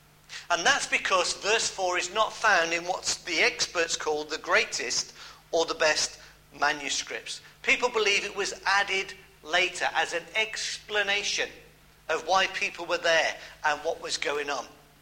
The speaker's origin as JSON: {"language": "English", "region": "West Midlands", "country": "United Kingdom", "tie": "born or raised there", "said": "I grew up in the Midlands, and just down the road, 10 miles down the road, was Royal Leamington Spa."}